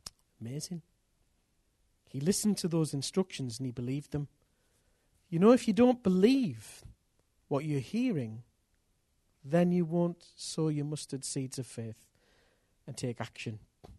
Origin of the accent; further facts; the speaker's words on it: England, United Kingdom; So we're two English guys.